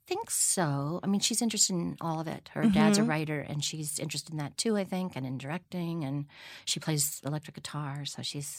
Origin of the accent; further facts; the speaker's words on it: New York, United States; You know, but I do think that like growing up in New York is this like treasury of stimuli and everything's accessible.